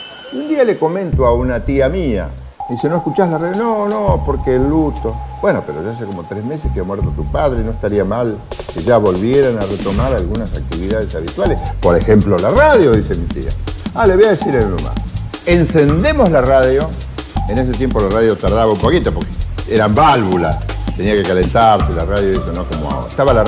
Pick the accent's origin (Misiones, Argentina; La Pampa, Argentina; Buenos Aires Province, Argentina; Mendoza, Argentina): Buenos Aires Province, Argentina; Bragado; born there; Nací en Bragado, provincia de Buenos Aires.